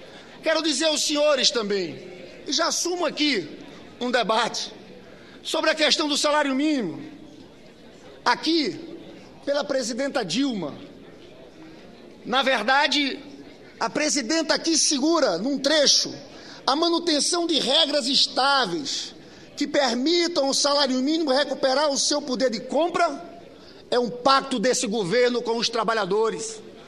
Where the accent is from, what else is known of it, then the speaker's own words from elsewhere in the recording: Northeast Region, Brazil; Eu sou senador pelo Rio de Janeiro, mas sou nordestino.